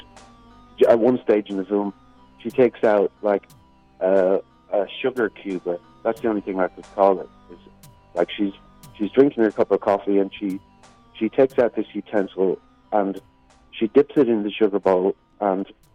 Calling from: Ireland; I'm calling from across the Atlantic.

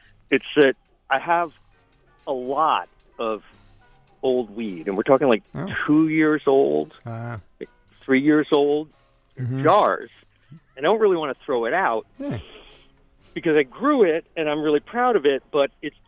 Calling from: Long Island, New York, United States; All right, I'm calling from Long Island.

